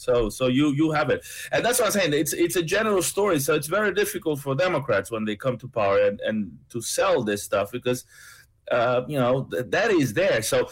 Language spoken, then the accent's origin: English; Argentina; English is a second language; I come from Latin America. We're dealing in Argentina with 200 and something percent.